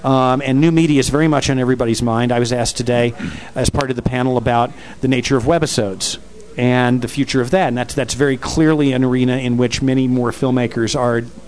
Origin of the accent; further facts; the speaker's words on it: Texas, United States; I grew up in West Texas. I traveled here quite frequently.